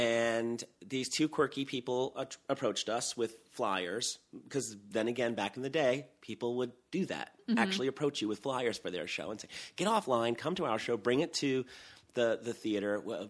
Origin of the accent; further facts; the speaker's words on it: Queens, New York, United States; also born or lived in Long Island; I grew up in Queens, and I lived there until I was 12, and then I lived in Long Island for 6 long years, and then went to school in Buffalo and moved directly to New York City.